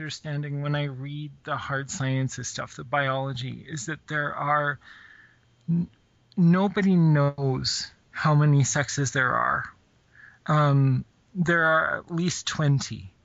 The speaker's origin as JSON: {"language": "English", "town": "Calgary", "region": "Alberta", "country": "Canada", "tie": "born or raised there", "lives_now": "Toronto, Canada", "said": "I live in Toronto. And I was raised in Western Canada in the Calgary area, which is where I met Ducky because we went to high school together."}